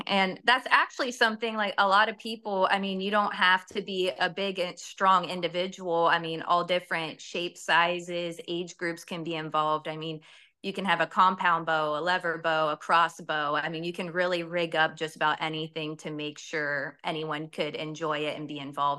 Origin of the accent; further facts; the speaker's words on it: New Philadelphia, Ohio, United States; I'm 29. I'm from Ohio, around New Philadelphia.